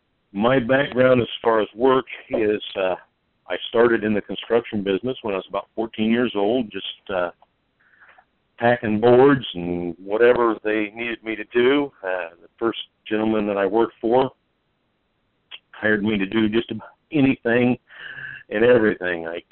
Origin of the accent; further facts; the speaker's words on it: Indiana, United States; also born or lived in Michigan, United States; I grew up in Indiana most of my life. I spent about 4 years in Michigan, which is where I met my wife now, Brenda, of 30 years nearly.